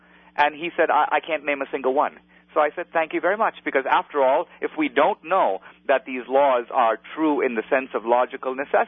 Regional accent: Mumbai, Maharashtra, India; born there; I was born in Bombay, India. My family was Christian, converted by Portuguese missionaries going back some centuries.

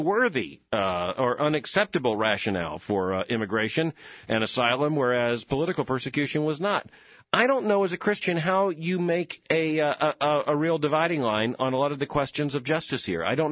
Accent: Florida, United States; you know, I grew up in South Florida. I saw what happened with waves of Cuban and Haitian immigration, and I saw what I thought was an unfairness.

